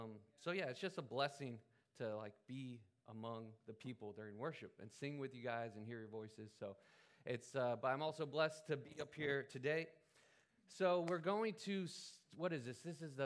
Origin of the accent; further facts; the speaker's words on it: California, United States; And I grew up in California in the 90s. I was in middle school around that time.